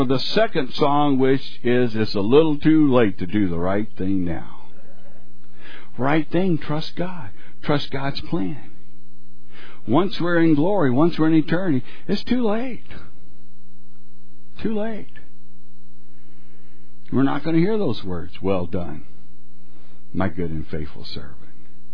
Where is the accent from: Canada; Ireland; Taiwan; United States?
United States; Arizona; See, I'm from Arizona. We're not smart enough to reset our VCRs.